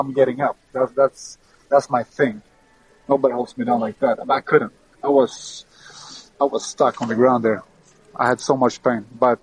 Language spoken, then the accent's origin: English; Stockholm, Stockholm County, Sweden; every fight I do in Sweden, in Stockholm, I'm going to do my best